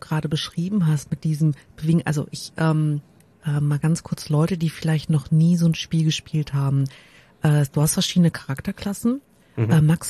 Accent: Germany; also ich meine, wir sind Deutsche, ja, wir spielen Simulationen, in denen wir Arbeit simulieren.

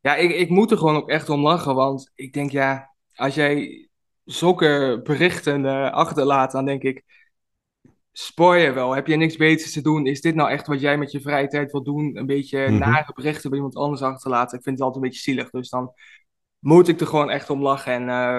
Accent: Geesteren, Overijssel, Netherlands; Dus in Geesteren, waar ik vandaan kom, maak ik mezelf niet heel populair, nee.

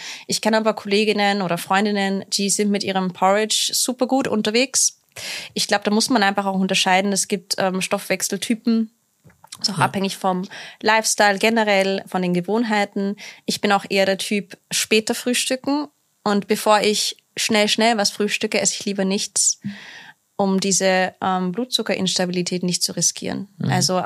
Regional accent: United Kingdom; Ich meine, ich bin Britin, ich liebe Chips.

